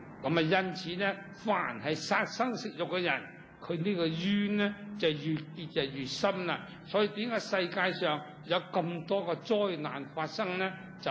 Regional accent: Guangdong, China; 我哋廣東人最興啦。我做小朋友都聽過

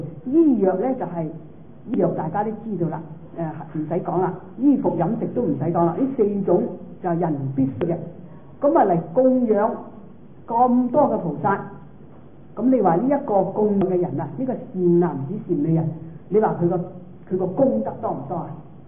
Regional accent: Guangdong, China

